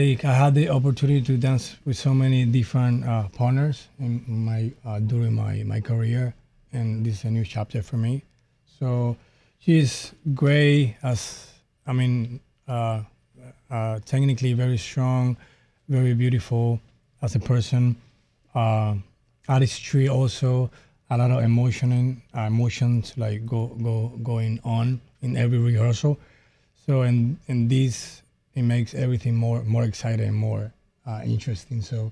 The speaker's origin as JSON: {"language": "English", "country": "Cuba", "tie": "born or raised there", "moved": "yes", "lives_now": "United States", "said": "I grew up in Cuba."}